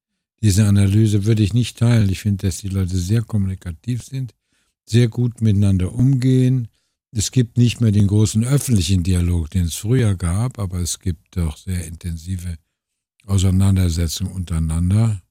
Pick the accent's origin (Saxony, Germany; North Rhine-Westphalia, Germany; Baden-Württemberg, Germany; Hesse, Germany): North Rhine-Westphalia, Germany; Cologne; ein paar schöne Texte über meine Kindheit hier in Köln